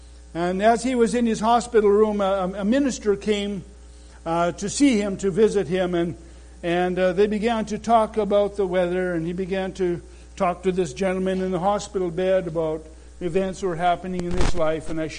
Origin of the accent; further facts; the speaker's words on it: Glenside, Saskatchewan, Canada; buried in a John Huss Cemetery in central Saskatchewan, just out of the town of Glenside, that was my hometown.